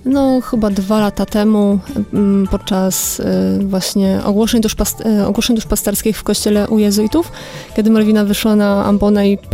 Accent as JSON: {"language": "Polish", "town": "Toruń", "region": "Kuyavian-Pomeranian Voivodeship", "country": "Poland", "said": "jestem z Torunia, że się udzielam w duszpasterstwie."}